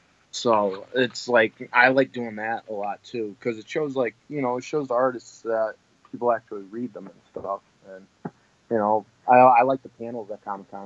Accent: Springfield, United States; I don't golf. I'm from Springfield, man. I don't golf.

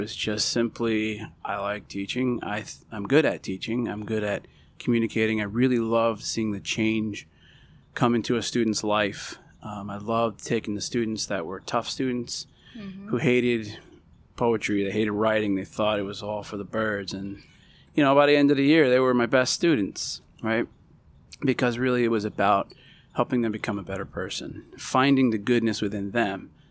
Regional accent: New Jersey, United States; I'm originally from New Jersey. I'm very proud of New Jersey. Love Jersey. come from a big family. I'm one of 11 children.

